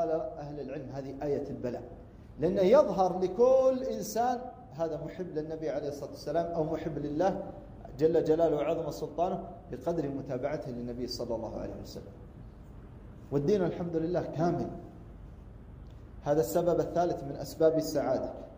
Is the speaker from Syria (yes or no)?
no; Kuwait; وأنا كنت أظن أن المثل هذا عندنا في الكويت أو في جزيرة العرب الخليج، لكن طلع عندكم حتى في السودان